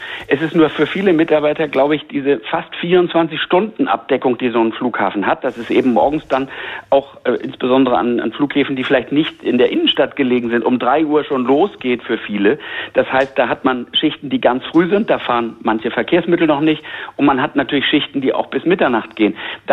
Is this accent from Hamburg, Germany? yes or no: yes; Hamburg, Germany; als Hamburger jetzt hier durch die ganze Republik beispielsweise Richtung Südeuropa da 2 Tage Auto zu fahren